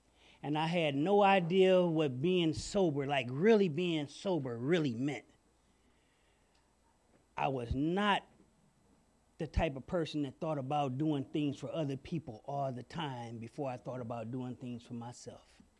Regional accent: Detroit, Michigan, United States; I grew up in Detroit, Michigan. And I grew up in a big, big family.

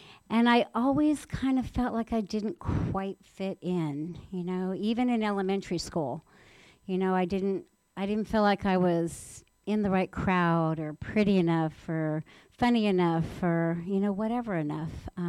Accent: San Diego, California, United States; also born or lived in Pennsylvania; my parents and I were all born in Pennsylvania. And so I'm from the East Coast, but my dad was in the Navy, and you know, like any good Navy man, he was stationed in San Diego. So when I was very young, we came here.

